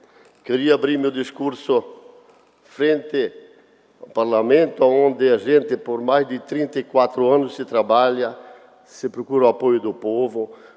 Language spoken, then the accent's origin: Portuguese; Guabiruba, Santa Catarina, Brazil; Guabiruba, minha terra natal, de onde nasci, vivo, resido há 65 anos na mesma casa